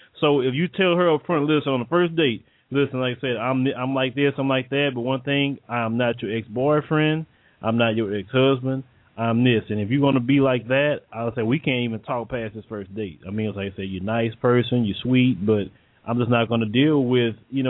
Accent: Texas, United States; Look, I'm from Texas.

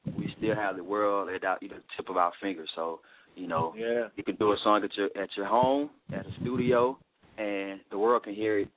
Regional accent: Atlanta, Georgia, United States; Born and raised in Atlanta. Grady baby. Been singing all my life.

